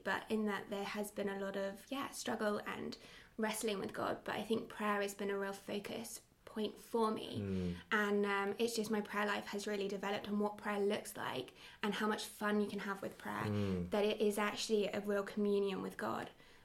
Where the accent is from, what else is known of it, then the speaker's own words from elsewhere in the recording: Portsmouth, South East England, United Kingdom; So I am from Portsmouth, the city of Portsmouth.